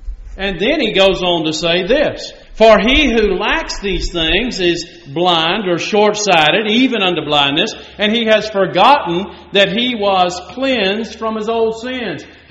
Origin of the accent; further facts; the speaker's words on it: Texas, United States; And I'm a simple individual from East Texas, born and raised in East Texas.